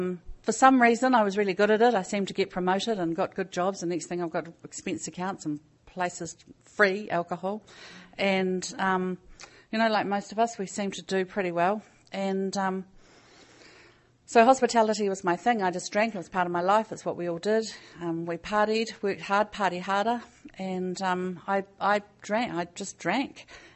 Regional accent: New Zealand; I'm an alcoholic and I'm from New Zealand.

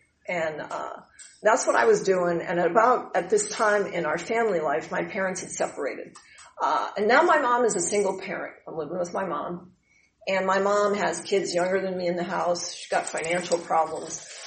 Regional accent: Montana, United States; I grew up in Montana. We have reservations there.

